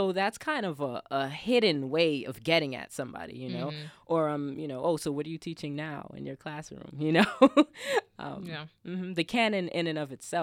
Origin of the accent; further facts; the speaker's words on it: New York, United States; I'm from New York